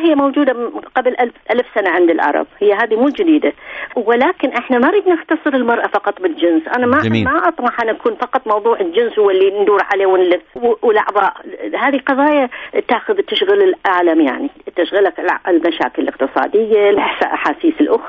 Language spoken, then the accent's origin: Arabic; Basra, Basra Governorate, Iraq; also born or lived in Zubair; وانا الحقيقة بس الابتدائية قضيتها بالزبير، بعد الابتدائية رحنا للبصرة، امي انا من البصرة ابوي من الزبير، فمن رحنا للبصرة طبعا اخذت بس ظلمت الكلمات الزبيرية